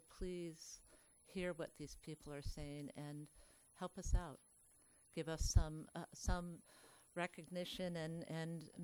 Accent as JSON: {"language": "English", "town": "Mendocino", "region": "California", "country": "United States", "said": "I'm from Mendocino."}